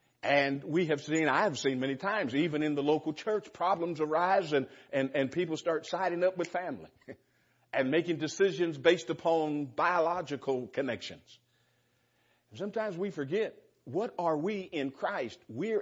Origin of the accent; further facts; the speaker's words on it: California, United States; I'm from California, and I'm a Californian through and through. That's God's country, but only Californians would ever dare say that. I've been away from California longer.